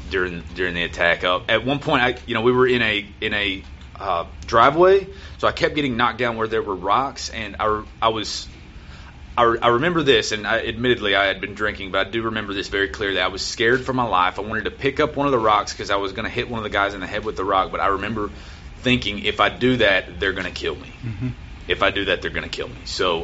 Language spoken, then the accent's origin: English; Paris, Texas, United States; Okay, so it was a Halloween party in my hometown of Paris, Texas. It was actually in a small town right outside of Paris called Reno.